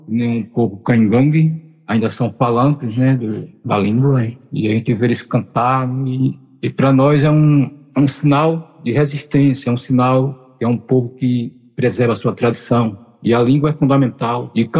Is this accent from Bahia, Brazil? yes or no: no; Alagoas, Brazil; sou de Alagoas, né?